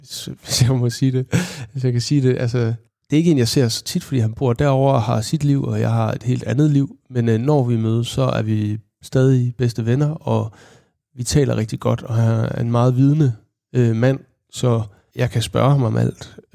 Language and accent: Danish; Them, Central Denmark Region, Denmark; der skal vi lige kigge ud over og lige pege på Ostetårnet i Them, hvor jeg kommer fra.